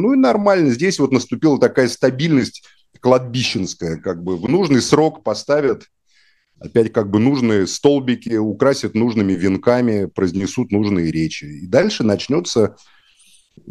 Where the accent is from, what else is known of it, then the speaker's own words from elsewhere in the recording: Moscow, Russia; я заинтересован как москвич, чтобы мой город перестали уродовать.